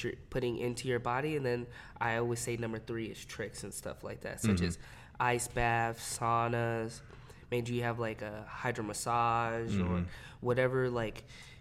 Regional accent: Victorville, California, United States; Exactly? Victorville, California.

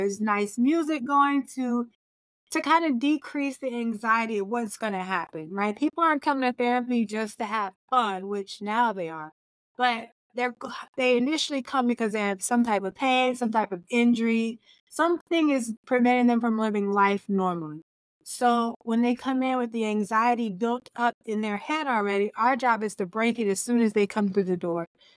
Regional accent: Georgia, United States; So I'm from Georgia and I went to Georgia Southern University

